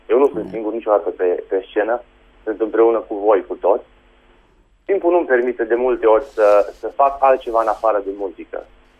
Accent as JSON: {"language": "Romanian", "country": "Romania", "said": "Pentru că sunt român și așa am să mor"}